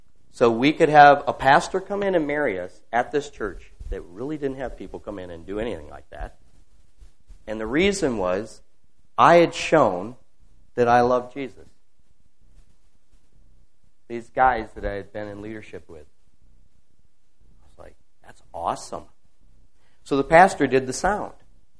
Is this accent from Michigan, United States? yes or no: yes; Michigan, United States; I came from Michigan originally.